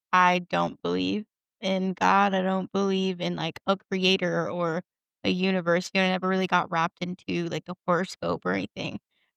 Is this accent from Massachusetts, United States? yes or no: yes; Massachusetts, United States; I'm not from, Texas. I'm from Massachusetts.